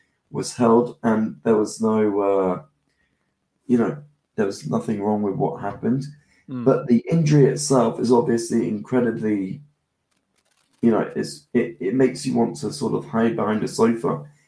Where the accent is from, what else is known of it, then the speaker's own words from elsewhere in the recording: England, United Kingdom; as an Englishman myself